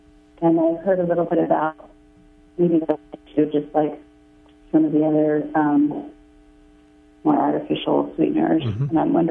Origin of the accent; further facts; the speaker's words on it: Trinidad & Tobago; I'm from Trinidad.